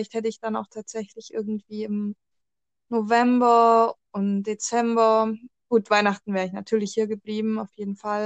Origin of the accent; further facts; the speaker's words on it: Germany; Und ich glaube, wir schätzen das manchmal gar nicht, dass wir das als eigentlich als Deutsche so leicht haben und ja, was das eigentlich für ein Privileg ist.